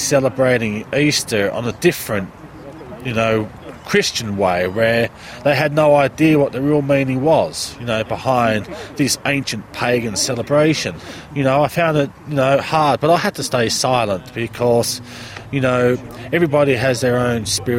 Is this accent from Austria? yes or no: yes; Austria; I'm 36 now, so that's quite a few years. I come from Austria